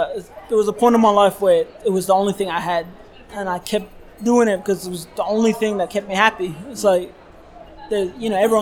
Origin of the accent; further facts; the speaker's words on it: Australia; We're Australian.